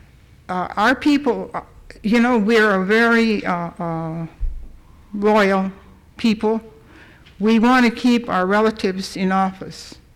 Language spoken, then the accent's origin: English; Klawak, Alaska, United States; I even keep track of what goes in the town I came from. I came from Klawak.